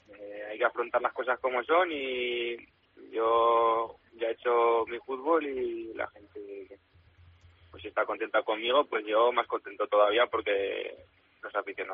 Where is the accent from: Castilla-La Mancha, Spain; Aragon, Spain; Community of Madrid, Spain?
Aragon, Spain; Zaragoza; soy de Zaragoza